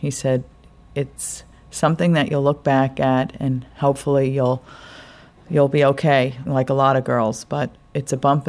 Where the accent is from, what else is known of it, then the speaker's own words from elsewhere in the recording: New York, United States; I went to Memorial Sloan Kettering in Manhattan because I'm from New York. I live out on Long Island.